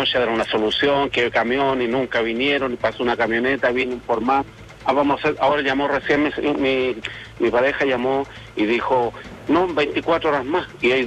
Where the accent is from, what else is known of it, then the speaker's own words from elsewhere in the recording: Tucapel, Biobío, Chile; yo soy de acá, de Tucapel, Covadonga 573, digo yo.